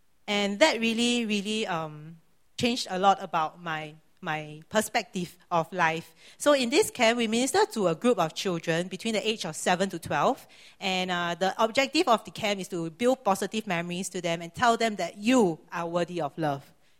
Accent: Singapore; I'm Singaporean. And I come from a family from a Taoist and ancestral worship background.

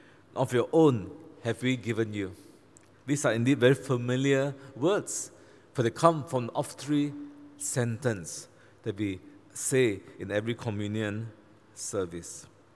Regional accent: Malaysia; I grew up in Malaysia. And right from young, I knew that I was not a Bumiputra. Bumiputra means son of the earth. I'm not. I'm a second-class citizen.

